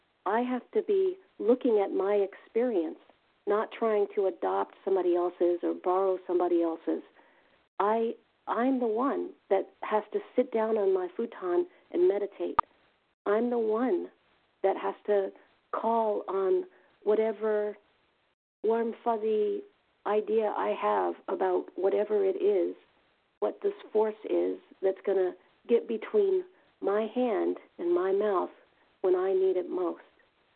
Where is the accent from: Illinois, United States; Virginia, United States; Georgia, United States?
Virginia, United States; from Virginia, compulsive overeater recovered.